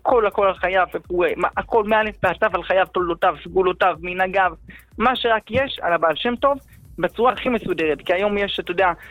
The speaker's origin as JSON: {"language": "Hebrew", "town": "Beit Shemesh", "region": "Jerusalem District", "country": "Israel"}